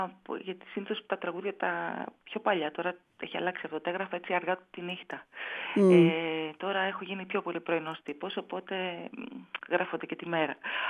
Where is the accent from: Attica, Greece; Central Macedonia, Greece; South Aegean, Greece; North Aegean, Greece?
Central Macedonia, Greece; Thessaloniki; μου αρέσει πάρα πολύ η Θεσσαλονίκη που έχει έτσι μια... Πέρα ότι είναι η πόλη μου και την αγαπώ